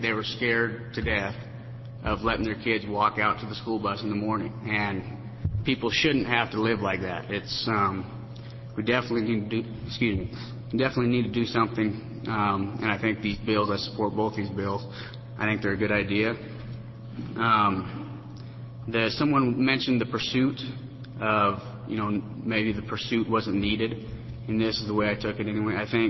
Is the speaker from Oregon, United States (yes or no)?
yes; Halfway, Oregon, United States; I'm from Halfway, Oregon.